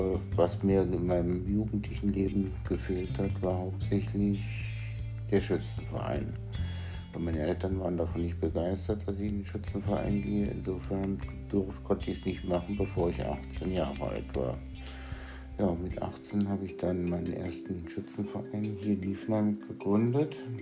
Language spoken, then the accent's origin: German; Neuss, North Rhine-Westphalia, Germany; Also ich wurde am 8.12.1963 geboren in Neuss. Ne? Bin auch in der Nähe von Neuss aufgewachsen, habe in Norf die Realschule besucht.